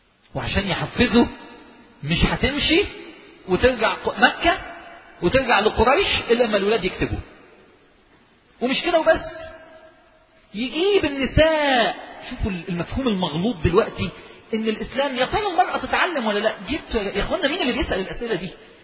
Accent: Egypt; إحنا عندنا في مصر الوقت المشروع الوحيد اللي ما بيخسرش أي مشروع

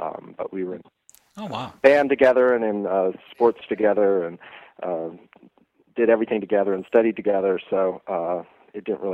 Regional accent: Missoula, Montana, United States; born there; I was born in Missoula, Montana.

